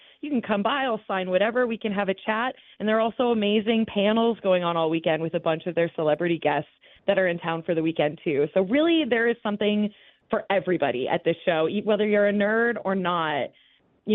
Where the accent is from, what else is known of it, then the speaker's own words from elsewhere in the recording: Ontario, Canada; now in United States; I'm from Ontario. I miss bagged milk and I miss Coffee Crisp because I live in the States now